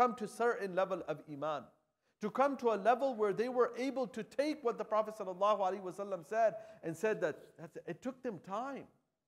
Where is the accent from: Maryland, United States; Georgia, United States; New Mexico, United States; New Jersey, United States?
New Jersey, United States; I was in New Jersey, that's my hometown, about a few months ago.